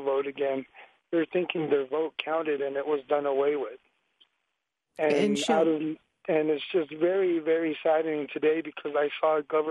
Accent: Arizona, United States; Yeah, I'm from the Navajo Nation. Sheldon, I'm … from the Navajo Reservation.

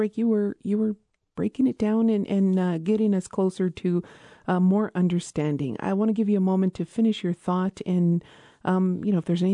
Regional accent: Isleta Pueblo, New Mexico, United States; from Isleta Pueblo

